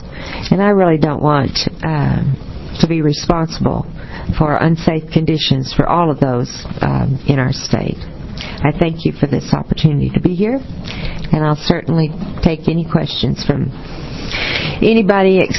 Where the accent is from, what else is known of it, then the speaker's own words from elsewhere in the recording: Texas, United States; I'm 1/8 Cherokee. What more could I say? And I'm from Texas, and that makes it even worse.